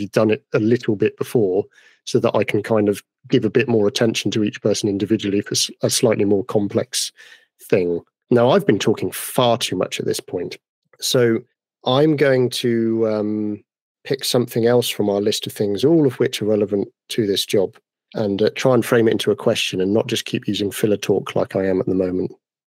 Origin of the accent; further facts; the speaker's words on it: United Kingdom; I brushed it off because I'm British and we don't take compliments very well.